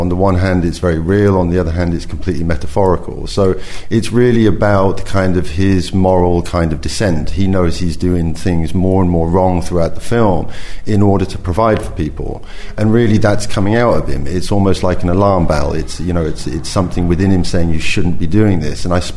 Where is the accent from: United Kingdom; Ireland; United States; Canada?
United Kingdom; England; I'm from the working class, that's how I grew up in England.